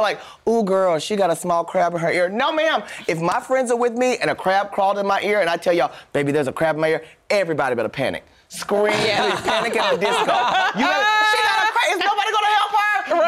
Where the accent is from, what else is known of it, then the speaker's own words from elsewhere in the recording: Paris, Texas, United States; Listen, my mother grills. Okay, we're from Paris, Texas.